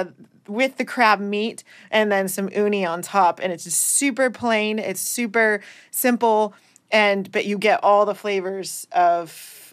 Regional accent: Los Alamos, California, United States; I'm going to go back local again to my hometown, Los Alamos, California. Again, still in the wine country in San Ynez Valley.

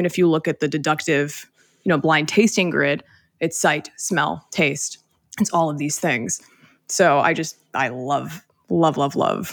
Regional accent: Midwest, United States; I'm from the Midwest as well.

